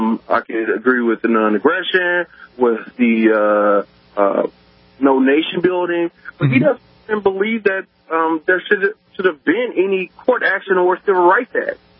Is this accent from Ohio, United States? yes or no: no; Alabama, United States; Like, I'm from Alabama.